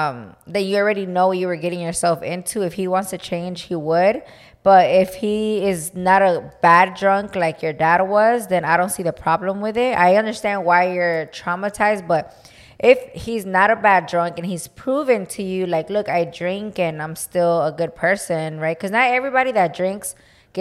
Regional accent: Tampa, Florida, United States; I feel like growing up in West Tampa, it's an old neighborhood full of a lot of big old trees outside.

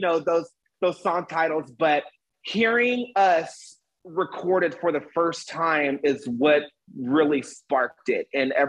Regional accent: Texas, United States; I am from Texas.

